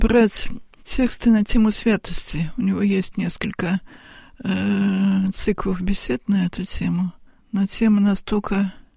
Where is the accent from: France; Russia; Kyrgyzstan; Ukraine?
France; Paris, Île-de-France; я сама выросла в Париже, в том же самом храме, кстати, где Владыка воцерковился.